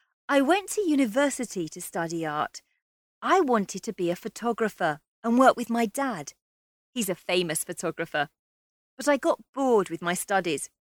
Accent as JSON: {"language": "English", "town": "New York City", "region": "New York", "country": "United States", "tie": "born or raised there", "also_born_or_lived": "Los Angeles", "said": "I was born in Los Angeles in 1976. But my parents moved to New York in 1984."}